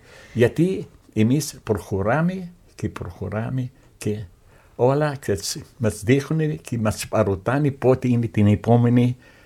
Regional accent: Greece; και ύστερα επειδή είμαι Έλληνας

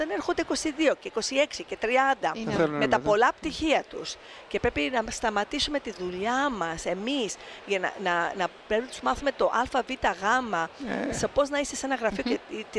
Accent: New York City, New York, United States; Greek is a second language; γιατί είμαι από Νέα Υόρκη και ήμουν εκεί το καλοκαίρι

